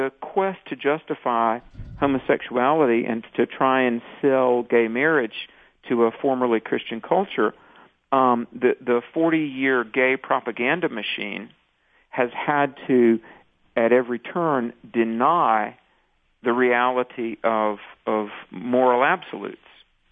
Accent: North Carolina, United States; I grew up in the Bible Belt in the South, and, you know, there's kind of a church on every corner, and...

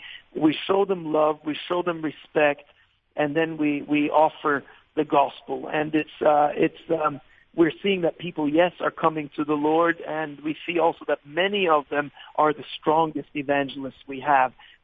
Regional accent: Norway; I grew up in Norway. I spent all my years here. And then I went to America

